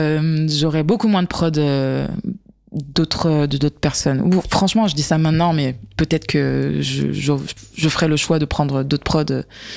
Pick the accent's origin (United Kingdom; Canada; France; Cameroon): Cameroon; comme on dit, ça sort comme ça sort chez nous, au Cameroun.